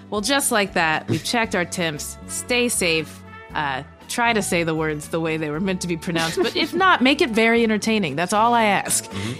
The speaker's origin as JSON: {"language": "English", "region": "Kentucky", "country": "United States", "tie": "born or raised there", "said": "growing up in Kentucky, I worked at a Fazoli's."}